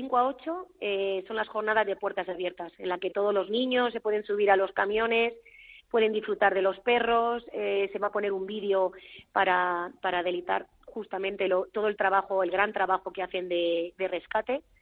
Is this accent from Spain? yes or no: yes; Navacerrada, Community of Madrid, Spain; Pues sí, somos cerrudos, los de Navacerrada.